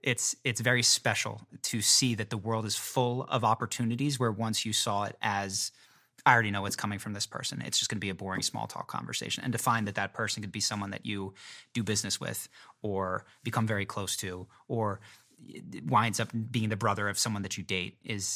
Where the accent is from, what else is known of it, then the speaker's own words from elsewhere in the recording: Philadelphia, Pennsylvania, United States; moved away as an adult; now in Los Angeles, United States; I grew up in Philadelphia, but I never really fit in there.